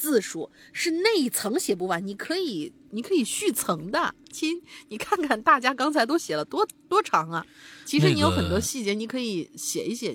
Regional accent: Hubei, China; 我们湖北老家的屋子呢是木头的。

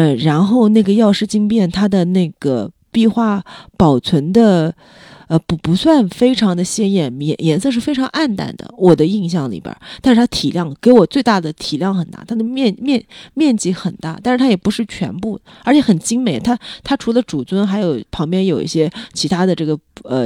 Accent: Nanjing, Jiangsu, China; 因为我来自南京

